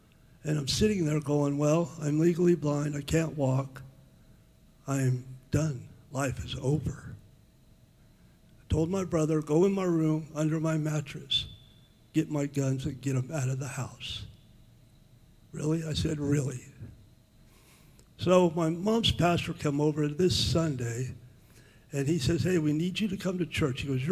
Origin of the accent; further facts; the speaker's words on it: California, United States; I grew up in the South Sacramento County and went to school here and did everything here.